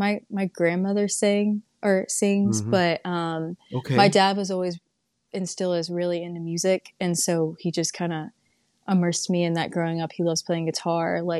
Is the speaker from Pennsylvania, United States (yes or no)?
no; Texas, United States; now in New Orleans, United States; So was very much in the Aggie culture growing up in Texas, was my experience. So very different to be here in New Orleans now.